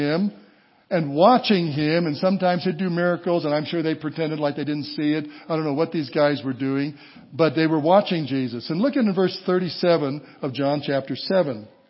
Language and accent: English; Walsenburg, Colorado, United States; I went back to Walsenburg, Colorado. Anybody know where Walsenburg is? Yeah, a few of you, that's my hometown, southern Colorado.